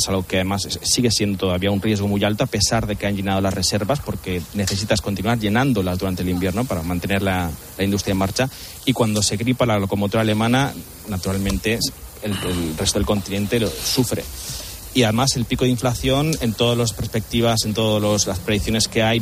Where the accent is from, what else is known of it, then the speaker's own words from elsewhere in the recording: Mallorca, Balearic Islands, Spain; Yo de Mallorca.